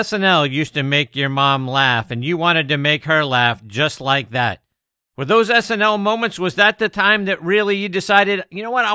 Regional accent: Pittsburgh, Pennsylvania, United States; the opposite side of the state from my hometown of Pittsburgh.

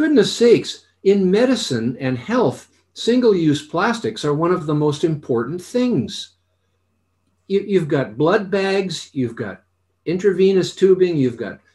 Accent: Canada; I'm a Canadian

